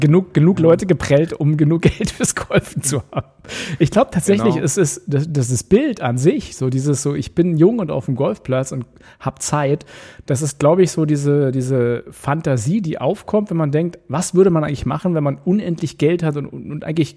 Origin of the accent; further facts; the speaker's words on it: Berlin, Germany; Auch ich als Berliner so würde sagen, es ist ein Pfannkuchen.